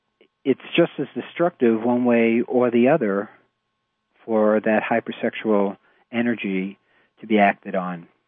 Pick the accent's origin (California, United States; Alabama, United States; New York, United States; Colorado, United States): New York, United States; accent: New York; The lure, my New York accent came out there.